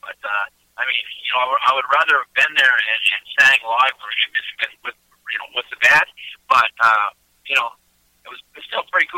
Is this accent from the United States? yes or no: no; Eastern Canada, Canada; And I come from Eastern Canada, in Eastern Canada, we're kind of famous for something called kitchen parties.